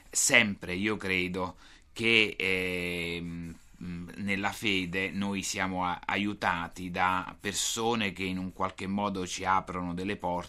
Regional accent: Pomigliano d'Arco, Campania, Italy; Io sono della diocesi di Nola, il mio paese è Pomigliano d'Arco

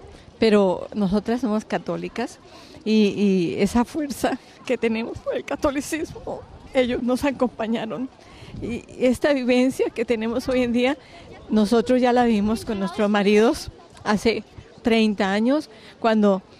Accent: Colombia; Soy colombiana. También vine con mi amiga Cecilia. Y nuestras familias, nuestros maridos, que son suecos y son luteranos. Pero nosotras somos católicas.

